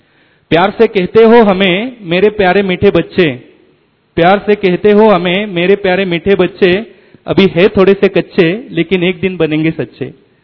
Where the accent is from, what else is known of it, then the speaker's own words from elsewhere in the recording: Pune, Maharashtra, India; और मैं सातवाड़ी सेंटर पुणे महाराष्ट्र से आया हूँ।